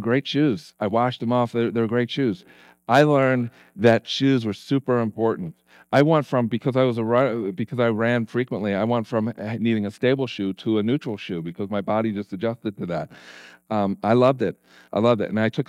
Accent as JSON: {"language": "English", "region": "Pennsylvania", "country": "United States", "tie": "born or raised there", "said": "See, I grew up in the Philadelphia area, the East Coast, and when I first came to Colorado to pastor my first church"}